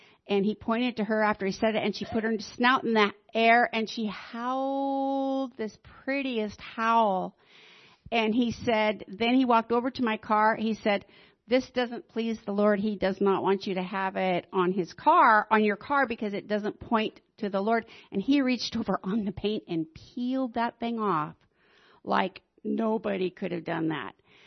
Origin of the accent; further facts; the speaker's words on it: Ilwaco, Washington, United States; I am from Ilwaco, Long Beach area.